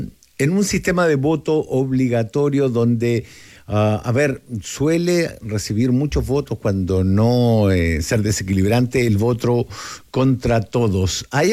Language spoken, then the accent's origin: Spanish; Chile; Si yo, como ciudadano chileno, estoy obligado a votar